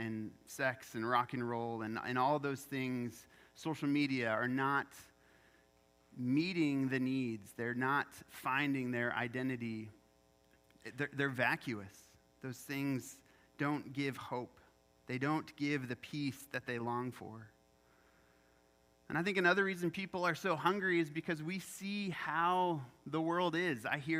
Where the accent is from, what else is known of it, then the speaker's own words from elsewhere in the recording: Cleveland, Ohio, United States; I add the because I'm from Ohio, Auburn University, University of Tennessee. As a guy who hails from Cleveland, Ohio, I had friends who went to Ohio State for college.